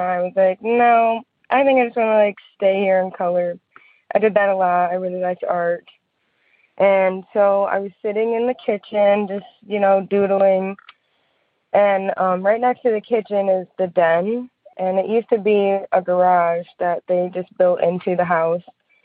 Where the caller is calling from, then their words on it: Kalamazoo, Michigan, United States; I'm calling from Kalamazoo, Michigan.